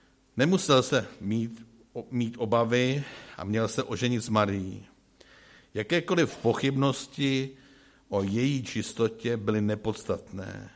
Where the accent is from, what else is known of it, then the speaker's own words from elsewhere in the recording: Křižánky, Vysočina Region, Czechia; Vzpomenu si, když jsem vyrůstal na Křižánkách